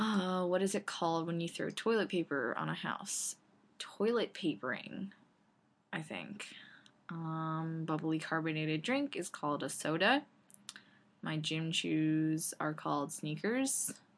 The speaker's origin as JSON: {"language": "English", "town": "New York City", "region": "New York", "country": "United States", "said": "I'm from New York City."}